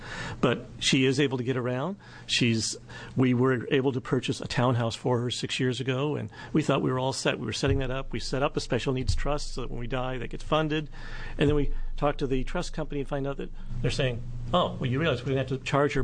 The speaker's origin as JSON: {"language": "English", "town": "Happy Valley", "region": "Oregon", "country": "United States", "said": "I'm from Happy Valley, Oregon."}